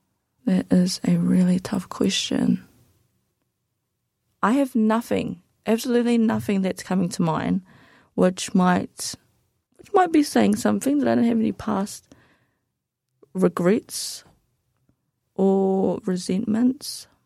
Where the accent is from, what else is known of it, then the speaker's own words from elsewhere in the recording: Tolaga Bay, Gisborne, New Zealand; also born or lived in Te Kaha / Hicks Bay / Te Araroa; now in Dunedin, New Zealand; I have been living in Dunedin for 6 years now, going into my seventh. And I moved here from Tolaga Bay, which is in the North Island, around north of Gisborne. That is one of the towns that I grew up